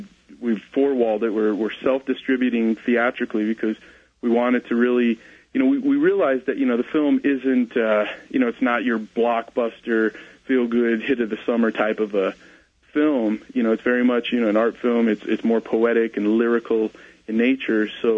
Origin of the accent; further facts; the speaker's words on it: New Hampshire, United States; starting in the Northeast, where we filmed it, we're from New Hampshire